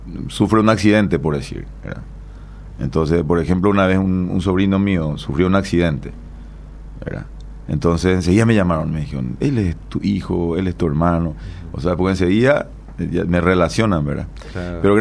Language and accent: Spanish; Itacurubí del Rosario, San Pedro, Paraguay; como venimos del campo, nosotros somos de Itacurubí, el Rosario, los dos, mi esposa y yo